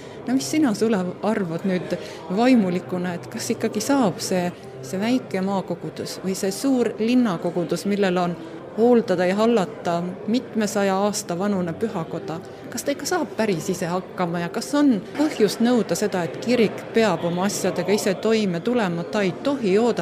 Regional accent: Tartu, Tartu County, Estonia; mõlemad oleme tartlased

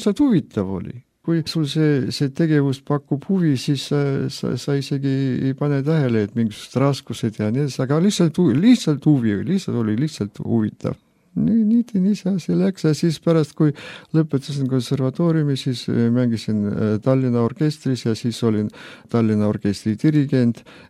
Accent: Kohtla-Järve, Ida-Viru County, Estonia; Pärit ma olen Ida-Virumaalt Kohtla-Järvelt

